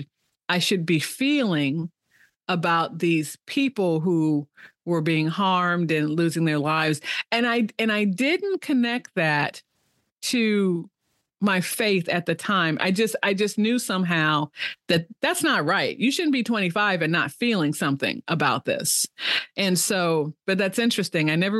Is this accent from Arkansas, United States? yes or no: no; Chicago, Illinois, United States; I mean, and I'm from Chicago. I mean, I'm from a big city, but it's just everything was glittery and shiny.